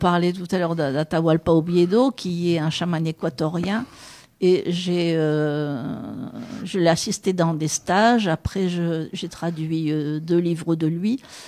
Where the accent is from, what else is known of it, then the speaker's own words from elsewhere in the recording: Arras, Hauts-de-France, France; Oui, et je viens justement d'Arras où j'ai fait des dédicaces... il y a quelques jours. J'ai retrouvé ma ville natale